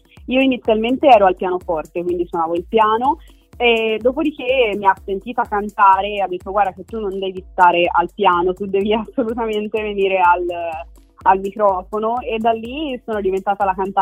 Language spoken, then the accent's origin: Italian; Milan, Lombardy, Italy; ho 23 anni e vengo da Milano.